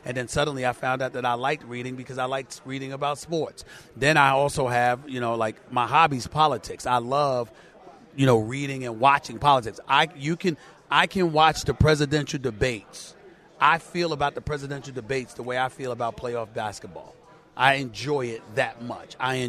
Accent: New York City, New York, United States; also born or lived in Bronx; I was born in the Bronx, raised in Hollis, Queens, New York City from the time I was 1 year old.

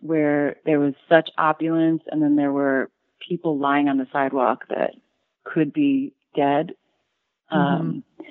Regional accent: Long Island, New York, United States; I grew up on Long Island, mm-hmm. and I started going into the city occasionally when I turned 13 by myself.

